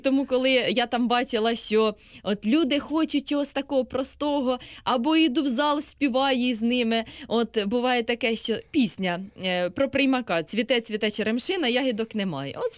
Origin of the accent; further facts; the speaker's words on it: Poltava Oblast, Ukraine; так як я сама родом з Полтавщини